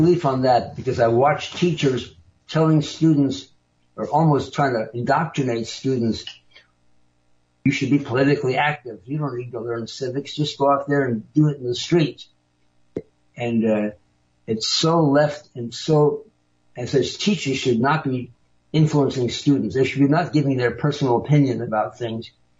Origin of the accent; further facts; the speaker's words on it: San Francisco, California, United States; My friends and my family, I'm from San Francisco, are progressive liberals.